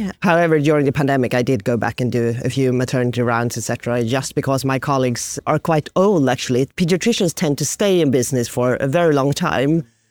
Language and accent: English; Sweden; I was born and brought up on the Norwegian border, up in the mountains, actually, of Sweden, a very rural area in a village with 600 inhabitants.